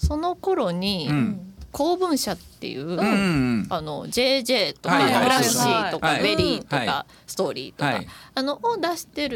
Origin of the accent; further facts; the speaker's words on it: Wakayama, Japan; 私も和歌山ですみたいなね